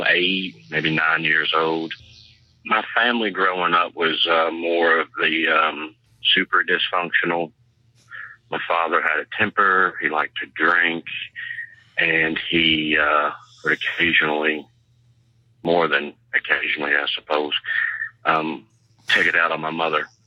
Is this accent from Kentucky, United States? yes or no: yes; Louisville, Kentucky, United States; I'm from Louisville, Kentucky.